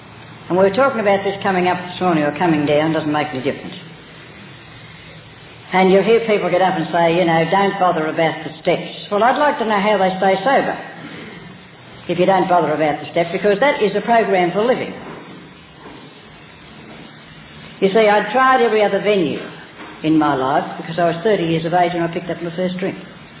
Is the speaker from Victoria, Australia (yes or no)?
yes; Bendigo, Victoria, Australia; also born or lived in Dandenong; I'm from Bendigo and I'm an alcoholic, previously from Dandenong.